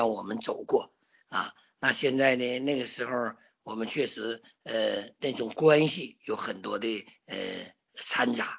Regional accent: Northeast China, China; 特别我们东北人都很实在的，

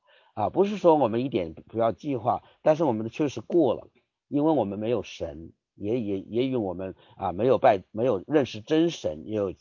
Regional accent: China

